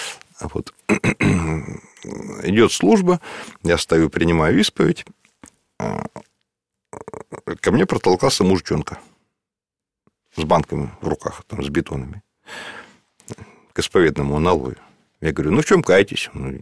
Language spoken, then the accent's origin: Russian; Russia; Вот ледоход, да, большая река, вот я вырос на Ангаре.